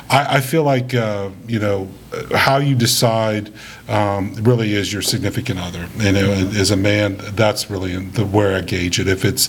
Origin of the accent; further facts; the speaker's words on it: New Orleans, Louisiana, United States; those initial years when I was growing up in New Orleans, I never saw my dad.